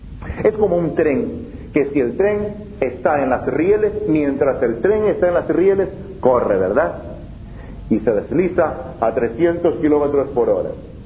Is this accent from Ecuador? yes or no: yes; Ecuador; Hay lugares en los campos, en mi país, por ejemplo, en Ecuador